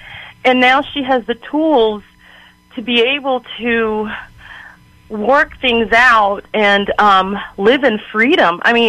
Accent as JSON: {"language": "English", "region": "Texas", "country": "United States", "said": "And we're from the Texas area"}